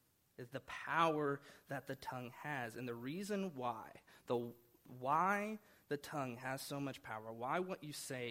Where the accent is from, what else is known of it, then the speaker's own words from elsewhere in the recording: Oklahoma, United States; I grew up in Oklahoma for most of my life, and whenever I went to school there